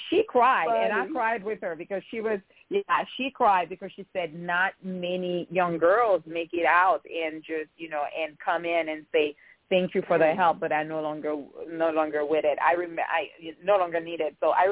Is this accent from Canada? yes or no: no; Haiti; English is a second language; So I grew up in Haiti. I went to an all-girl Catholic school. I come from a middle-class family.